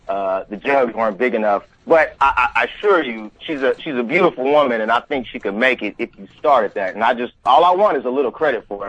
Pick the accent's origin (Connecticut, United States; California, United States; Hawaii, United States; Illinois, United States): California, United States; Los Angeles; I mean, I'm from Los Angeles. I came out here and I met, you know, this Mexican gal, and we wound up starting a family.